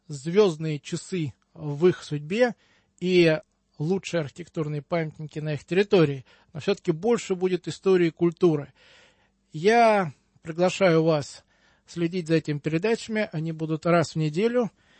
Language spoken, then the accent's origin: Russian; Moscow, Russia; я, москвич коренной